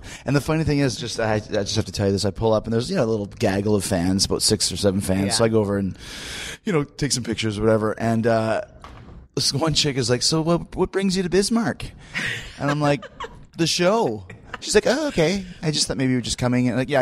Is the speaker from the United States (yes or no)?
no; Canada; I'm Canadian.